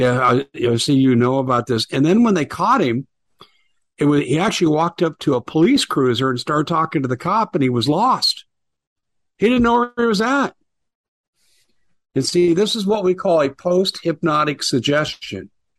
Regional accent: Aurora, Colorado, United States; But I'm from Aurora, and I have sources there, and I heard the same thing over and over.

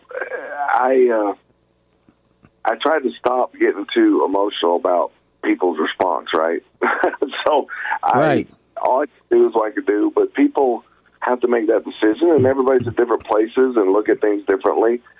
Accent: Georgia, United States; I grew up in Georgia, so I'm fairly familiar with Alabama.

